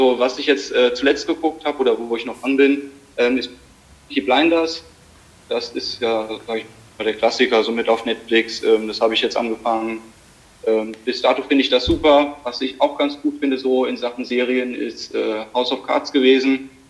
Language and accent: German; Limburg, Hesse, Germany; Also ich bin 20 Jahre alt. Ich komme aus Limburg